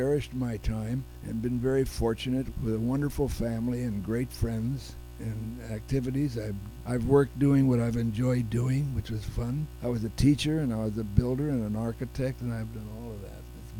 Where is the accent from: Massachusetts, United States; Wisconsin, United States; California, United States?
California, United States; Los Angeles; they know I'm from Los Angeles, they said, "You're from Hollywood?" And I said, "Yes."